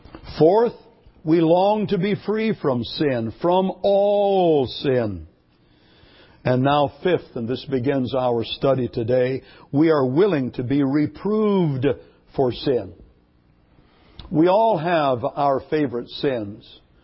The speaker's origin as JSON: {"language": "English", "region": "California", "country": "United States", "said": "Well, I'm from California, and they just absolutely made my life miserable. \"You're one of those carnal Californians,\" they told me."}